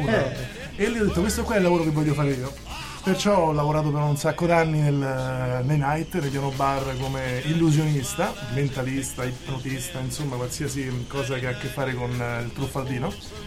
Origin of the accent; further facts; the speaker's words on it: Rome, Lazio, Italy; Allora, io vengo da Roma.